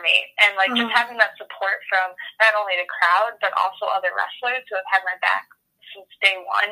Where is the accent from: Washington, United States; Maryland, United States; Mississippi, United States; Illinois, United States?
Illinois, United States; Chicago; just being in Chicago, too, I think, again, another bias, because I'm from Chicago.